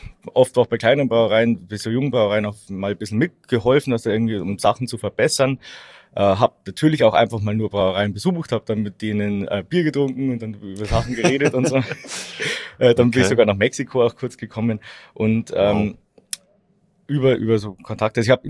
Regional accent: Ingolstadt, Bavaria, Germany; now in Munich, Germany; dann komme ich mal ein bisschen aus Ingolstadt raus, dann brauche ich mir nicht anhören, dass ich ja immer bloß in dem behutsamen Ingolstadt war.

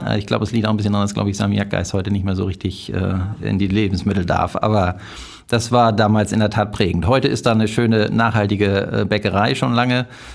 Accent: Lübeck, Schleswig-Holstein, Germany; Naja, also ich bin mitten auf der Altstadtinsel groß geworden und bin auch die ersten 30 Jahre nicht von der Insel runtergekommen.

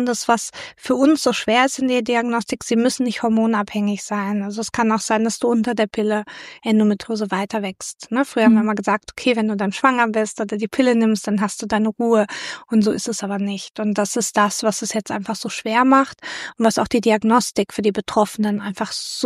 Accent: Germany; moved away as an adult; now in Austria; ich bin Deutsche. Ich bin vor gut 6 Jahren nach Österreich gekommen

